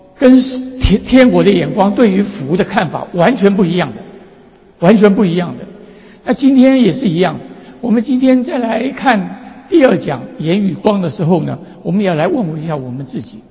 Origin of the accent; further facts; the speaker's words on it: China; 我们中国人非常注重这个新年啊，春节呀